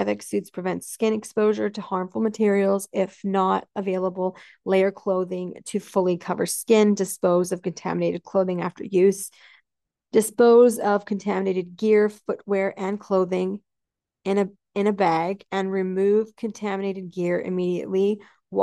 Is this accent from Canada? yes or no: yes; Canada; The reason I don't know if it's called a governor or a senator is because I'm Canadian. So I go by like mayor and premier.